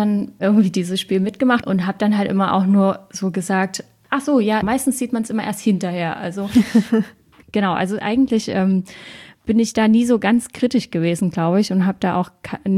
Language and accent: German; Germany; born there; Also ich bin im Jahre 88 geboren. Ich bin noch damals in der DDR geboren. Mein Vater ist ehemaliger Vertragsarbeiter. Meine Mutter ist Deutsche, sie kommt aus Sachsen.